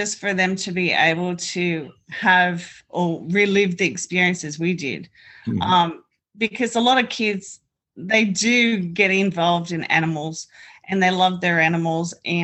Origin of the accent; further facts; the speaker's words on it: Australia; moved away as an adult; now in United States; I was actually born and raised in Australia.